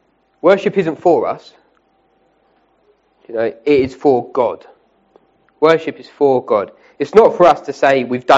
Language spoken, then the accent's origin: English; England, United Kingdom; Now, as English, we're not good at this, because as English people, we're not very good at dancing.